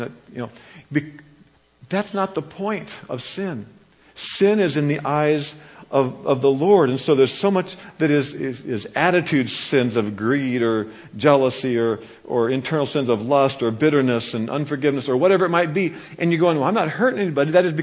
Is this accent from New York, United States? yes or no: no; Kansas, United States; which is pretty much like it is when I grew up in Kansas.